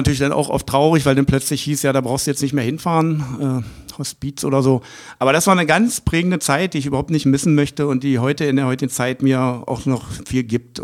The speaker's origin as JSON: {"language": "German", "town": "Biederitz", "region": "Saxony-Anhalt", "country": "Germany", "tie": "born or raised there", "said": "Ja, in Biederitz, tolles Dorf. Wir haben da unheimlich schöne Jugend-Kindheit gehabt. Ich bin da zur Schule gegangen."}